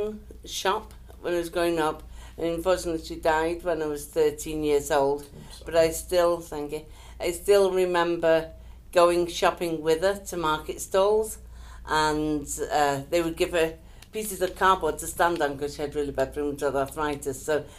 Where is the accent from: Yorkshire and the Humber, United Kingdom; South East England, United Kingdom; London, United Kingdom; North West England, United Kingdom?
North West England, United Kingdom; Manchester; accent: northern; also born or lived in Scotland; I was born in Scotland. I was just there until I was 3.5 years old. And then I grew up in Manchester, England. So it's a northern accent.